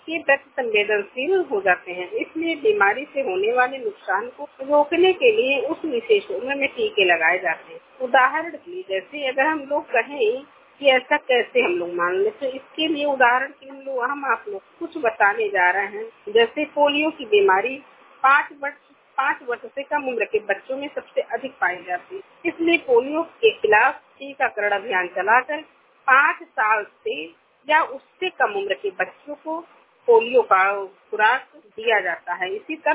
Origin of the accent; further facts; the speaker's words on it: Uttar Pradesh, India; मैं बस्ती जिले से हूँ। मेरा उम्र 20 साल है।